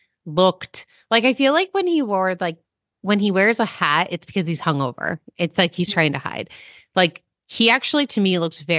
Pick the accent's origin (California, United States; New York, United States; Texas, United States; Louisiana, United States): California, United States; San Francisco; Remember, I'm coming from San Francisco, California.